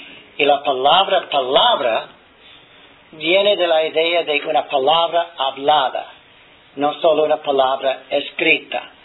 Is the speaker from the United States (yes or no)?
yes; United States; Spanish is a second language; como un americano que soy, no puedo usar el diccionario de esa manera en español